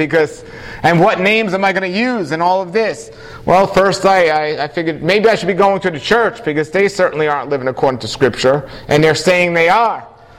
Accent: New York City, New York, United States; See, I wasn't a believer growing up in New York City. I was first an atheist and then I was a New Ager.

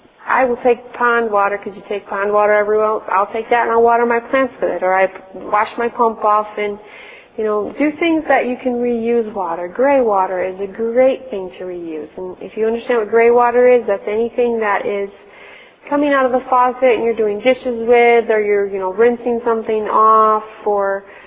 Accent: United States; Because I'm an American, I'm picking on me.

